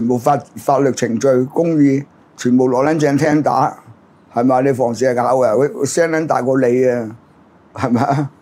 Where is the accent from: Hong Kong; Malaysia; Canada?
Hong Kong; 咁我哋香港人點咧講佢把撚咧少講啲？